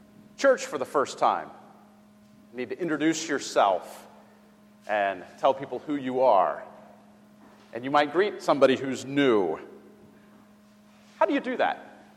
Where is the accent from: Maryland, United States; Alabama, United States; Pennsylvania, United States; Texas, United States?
Pennsylvania, United States; Wilkinsburg; I'm from Wilkinsburg. I live in Wilkinsburg.